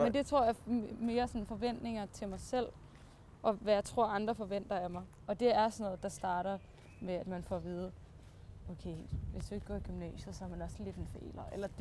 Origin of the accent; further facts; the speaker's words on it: Gentofte, Capital Region of Denmark, Denmark; Altså, nu er jeg opvokset i Gentofte.